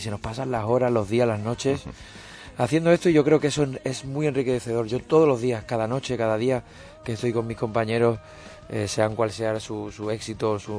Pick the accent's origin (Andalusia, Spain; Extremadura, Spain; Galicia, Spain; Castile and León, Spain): Andalusia, Spain; accent: Andalusian; yo nada más que hablo andaluz, pero y un poquito de inglés, de haber vivido allí